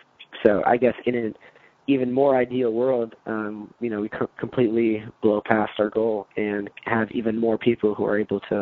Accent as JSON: {"language": "English", "country": "United States", "tie": "born or raised there", "said": "I grew up here in the United States, and of course I have a lot of admiration for all business here in the United States, and my family is, you know, from Argentina."}